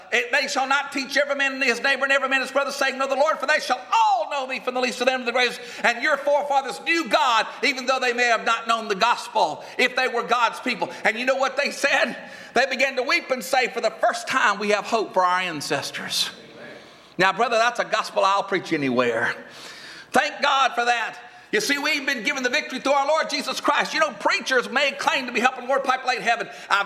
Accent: Atlanta, Georgia, United States; I said, well, I'm from Atlanta. I got to straighten the rappers out first before I can work on Hollywood. You know, when you're from Atlanta, you can't throw stones too hard.

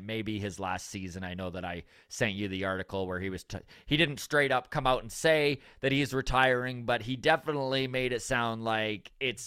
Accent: Canada; as a couple Canadian comics

